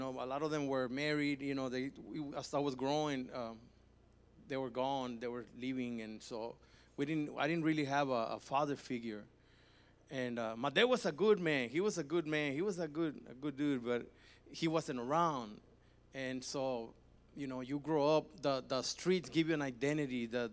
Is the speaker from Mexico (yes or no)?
yes; Mexico; So my life was, I grew up in Mexico.